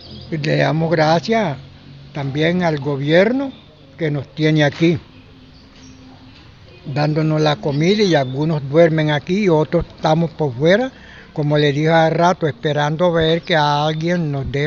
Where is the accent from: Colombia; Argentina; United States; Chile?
Colombia; Montería, Córdoba; also born or lived in Lorica; porque soy cordobés, soy monteriano de Córdoba.